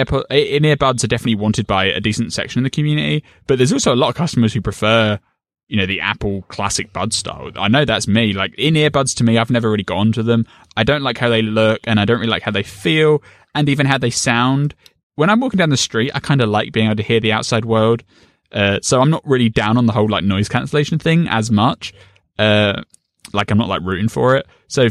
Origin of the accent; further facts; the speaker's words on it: United Kingdom; So you get quite a lot of newspaper options as a Brit